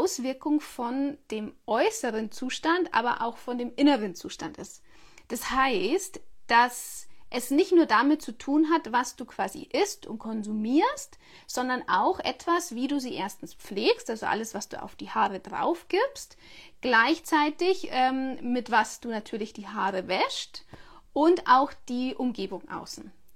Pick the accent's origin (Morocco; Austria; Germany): Germany; Bavaria; zumindest da, wo ich herkomme aus Bayern, ist nicht unbedingt Chlor im Wasser